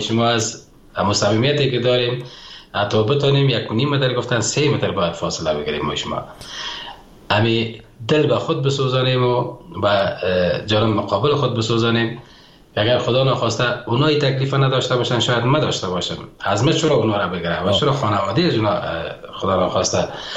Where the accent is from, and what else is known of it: Afghanistan